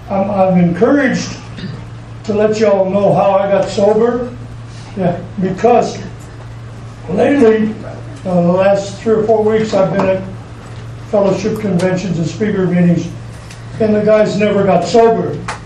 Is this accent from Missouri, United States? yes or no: no; Waukegan, Illinois, United States; I'm from Illinois originally. Sometimes y'all pick up on that. And I'm not from here, anyway. And I'm from somewhere else. A little town called Waukegan up north of Chicago